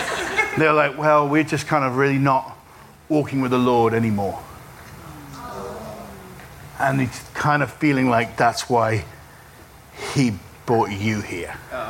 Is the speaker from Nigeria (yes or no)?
no; England, United Kingdom; now in Chicago, United States; I'm actually from England, but we live in Chicago.